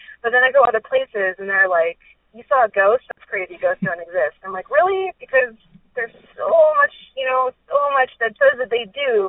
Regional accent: California, United States; I was really lucky growing up in California, and then I went to college in New York

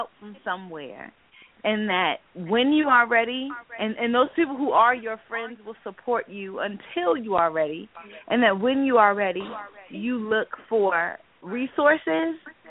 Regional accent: Washington, District of Columbia, United States; In my hometown of D.C., they have a practice that they can arrest both parties.

